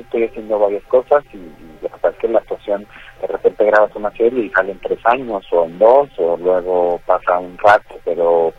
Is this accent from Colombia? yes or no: no; Guadalajara, Jalisco, Mexico; aquí en mi tierra, en el lugar donde mariachi se incrustó en mi piel